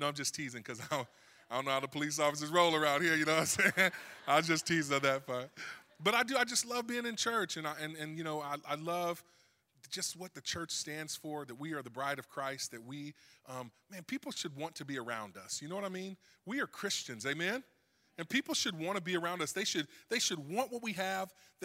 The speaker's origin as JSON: {"language": "English", "town": "Macomb", "region": "Illinois", "country": "United States", "tie": "born or raised there", "said": "I'm an Illinois boy. I grew up around here in Illinois, Macomb, Illinois. How many of you guys know where that's at? Yeah, Macomb, okay, yeah, see, one cornfield knows another. You know what's up? So we are a little small town."}